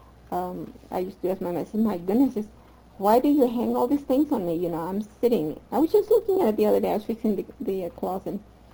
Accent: United States; And in a way, although I grew up in the United States and I love dearly this country

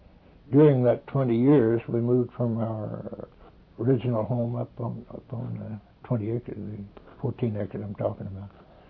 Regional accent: Haskell, United States; born there; Yes, I was born in Haskell in 1910

